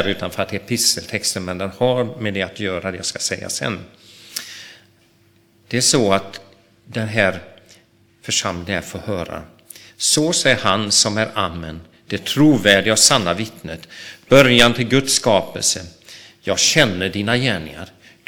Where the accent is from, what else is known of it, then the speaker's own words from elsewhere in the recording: Borås, Västra Götaland County, Sweden; Jag växte upp i Borås och tyckte de var lite slöa.